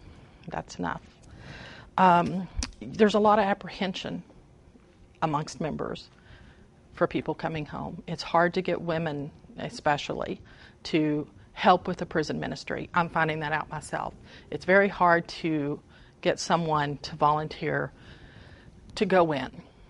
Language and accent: English; Fort Worth, Texas, United States; I was in Galveston. I grew up in Fort Worth.